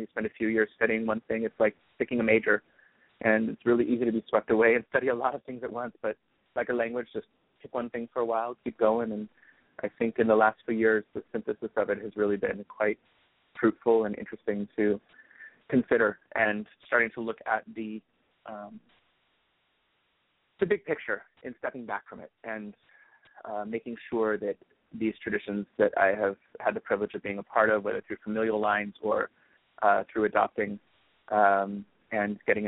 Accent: Los Angeles, California, United States; So I grew up in Los Angeles. My mother's family is Mexican. My father's family is a lovely blend of Western European.

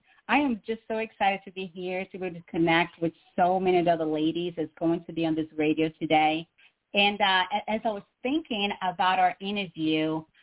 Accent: Brazil; English is a second language; poverty in a third world country in Brazil, South America. So you're going to hear a little bit of my accent. I was raised by a single mom who couldn't write and read.

